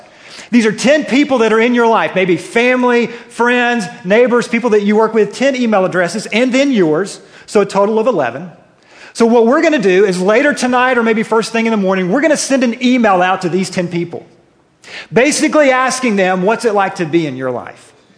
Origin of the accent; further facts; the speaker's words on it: the South, United States; accent: southern; through my southern accent